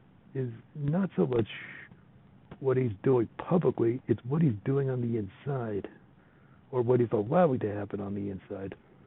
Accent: California, United States; carrying my home state, California

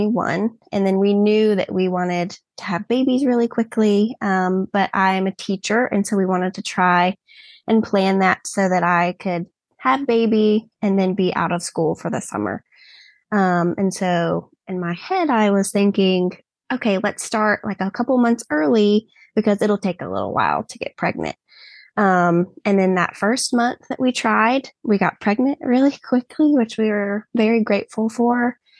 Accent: Virginia, United States; I am from Franklin County in Virginia. Which is where we still currently live. Grew up here since I was seven.

